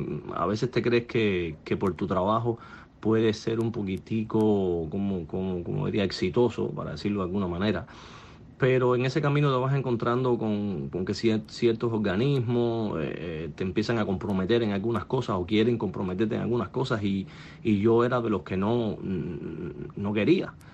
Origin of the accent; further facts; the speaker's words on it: Cuba; now in Miami, United States; Pues mira, salimos de Cuba en el 2007, pero habíamos planificado alguna cosita ya, tratar de hacer una nueva vida en otro lugar. Sinceramente no pensábamos en Miami en ese momento, pensábamos en otro lugar